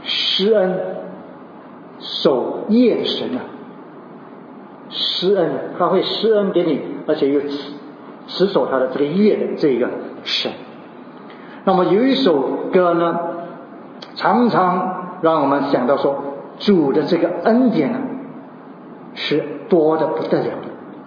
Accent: Singapore; 我们新加坡人可能呢会面对饥荒啊

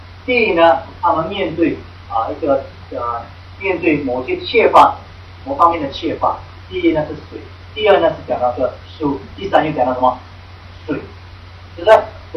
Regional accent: Singapore; 我们新加坡人不懂什么叫做饿啊，我们不懂什么叫饿

